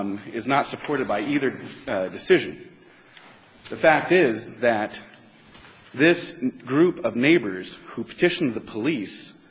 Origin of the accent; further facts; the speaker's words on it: Berkeley, California, United States; now in Phoenix, United States; I am from Berkeley, California. I was born and married student housing at UC Berkeley. I now live in Phoenix, Arizona, specifically the Estrella Village of Phoenix, Arizona.